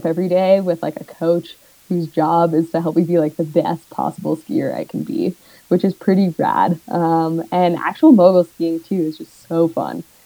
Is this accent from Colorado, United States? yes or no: yes; Telluride, Colorado, United States; born there; also born or lived in East Coast; I was born in Telluride and that mountain is just full of moguls.